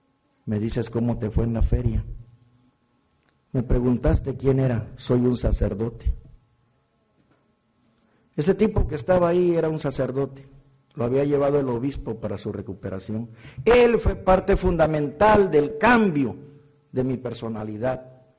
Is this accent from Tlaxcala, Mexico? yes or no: no; Chiapas, Mexico; Yo soy chiapaneco, pegado a la hermosa